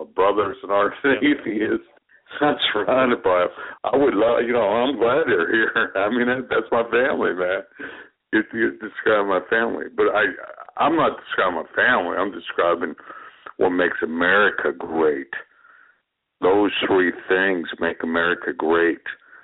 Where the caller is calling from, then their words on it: Florida, United States; I'm calling from Florida.